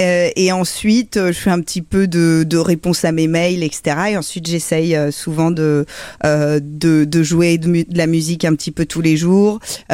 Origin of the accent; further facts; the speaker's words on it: Paris, Île-de-France, France; J'ai grandi à Paris, en ville.